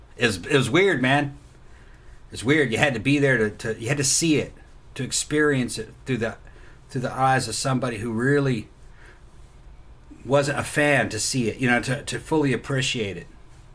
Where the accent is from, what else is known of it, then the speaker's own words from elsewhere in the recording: Laurel, Mississippi, United States; I go back to see my dad, and I grew up in the Laurel area, Heidelberg area.